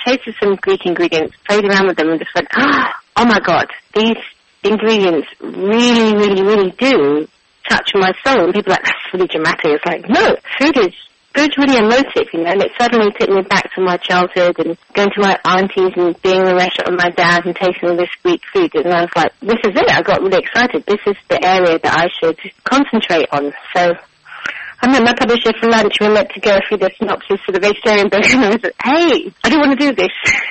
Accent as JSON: {"language": "English", "region": "London", "country": "United Kingdom", "tie": "born or raised there", "said": "Yeah, so I grew up in London, but my dad, well, he came over from Cyprus. He's from the Tudos Mountains."}